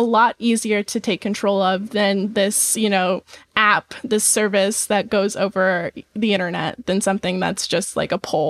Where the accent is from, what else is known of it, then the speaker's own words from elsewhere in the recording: Nebraska, United States; I'm from Nebraska. It probably wouldn't happen there either.